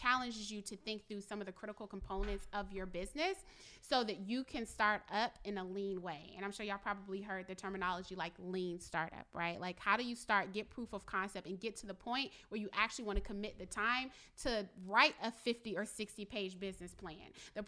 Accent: Richmond, Virginia, United States; because I'm from Richmond

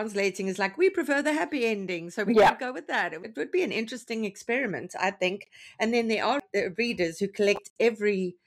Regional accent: Australia; We Australians and Brits, we've all got the same humour.

